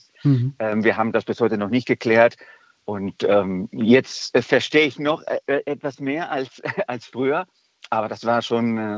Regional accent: Chile; first language Spanish; German is a second language; moved away as an adult; now in Kiel, Germany; ich komme aus Chile und bin im Jahr 2000 in Kiel gelandet und da wurde ich natürlich mit Plattdeutsch konfrontiert, aber da hört es auf mit der Gabe zur Fremdsprachen, weil ich spreche natürlich Spanisch und Englisch noch dazu.

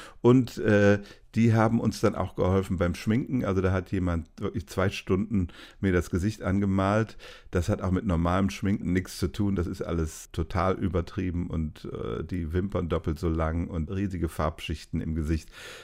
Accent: Rhineland, Germany; ich bin Rheinländer und wir verkleiden uns ja zu Karneval ganz gerne

